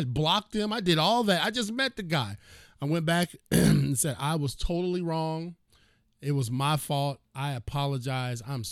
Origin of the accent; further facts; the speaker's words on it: Ohio, United States; I'm from Ohio, so you know how us folk act.